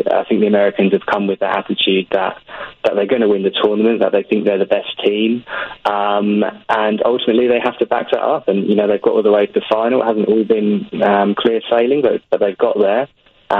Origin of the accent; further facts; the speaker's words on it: United Kingdom; I'm a Brit